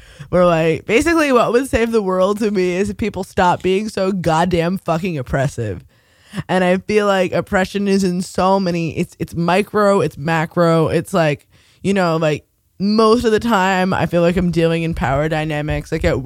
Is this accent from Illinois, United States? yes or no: no; New York, United States; But I'm also, you know, like, did not immigrate here, and I grew up in New York.